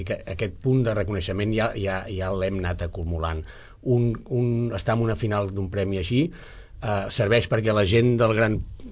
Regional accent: Catalonia, Spain; perquè tots som del Vallès, és veritat

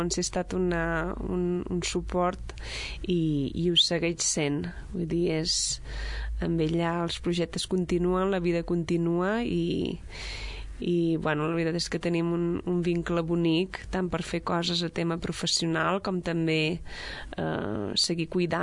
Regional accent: Ciutadella, Balearic Islands, Spain; moved away as an adult; also born or lived in Barcelona; now in Sabadell, Spain; jo soc de Ciutadella de Menorca. Ja als 18 anys vaig venir a Catalunya per estudiar Biologia, i feia 15 anys que vivia a Barcelona. Vivia en un piset al Raval.

